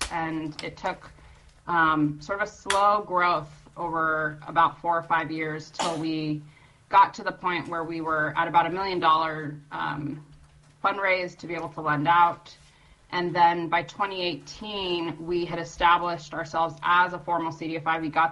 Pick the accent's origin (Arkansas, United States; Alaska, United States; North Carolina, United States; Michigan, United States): Alaska, United States; Sitka; And I am calling in this morning from rainy Sitka-Kwan, Sitka, which is my hometown and where I reside with my family.